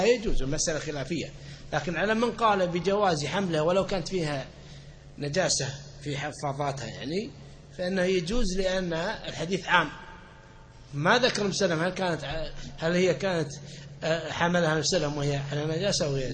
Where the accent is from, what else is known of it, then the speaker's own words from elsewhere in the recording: Kuwait; عندنا في الكويت